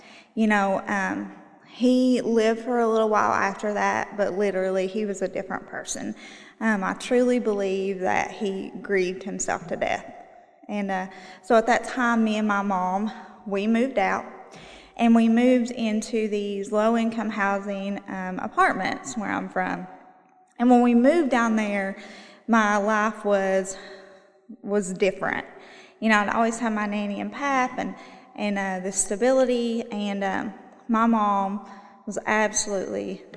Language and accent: English; Kentucky, United States; So I'm originally from Eastern Kentucky. I bet y'all are very surprised with my accent, you know.